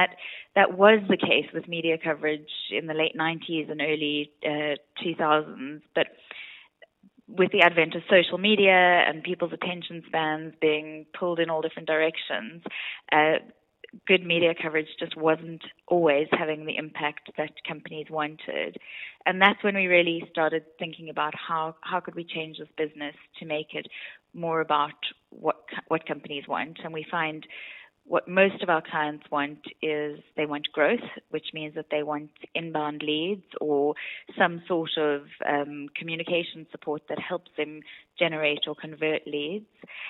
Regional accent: South Africa; now in London, United Kingdom; I live in London, although I'm South African originally, and I have an 18-month-old baby and a 6-year-old Labrador.

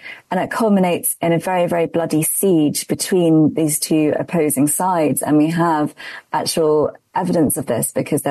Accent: England, United Kingdom; I'm English

